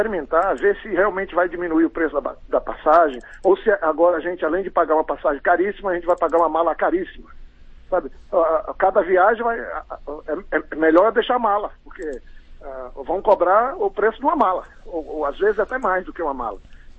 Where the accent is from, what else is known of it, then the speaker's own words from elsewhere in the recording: Acre, Brazil; não é porque eu sou do Acre